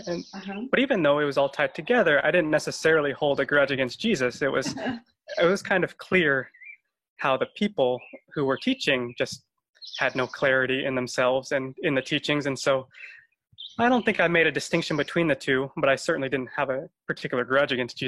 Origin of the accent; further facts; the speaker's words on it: Las Vegas, Nevada, United States; moved away; also born or lived in Western Massachusetts; my mom had remarried, and my stepfather was from the Northeast, and so we moved from Las Vegas to Western Massachusetts, where my stepfather had grown up and had family ties.